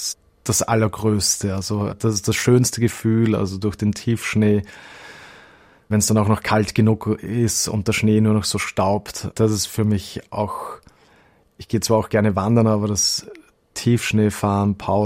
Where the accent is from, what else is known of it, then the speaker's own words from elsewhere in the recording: Vienna, Austria; also ich bin in Wien aufgewachsen